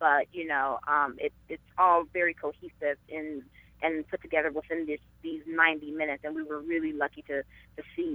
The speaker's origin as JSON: {"language": "English", "town": "Memphis", "region": "Tennessee", "country": "United States", "tie": "born or raised there", "said": "And I've really just been inspired and continue to be inspired by my hometown of Memphis, Tennessee."}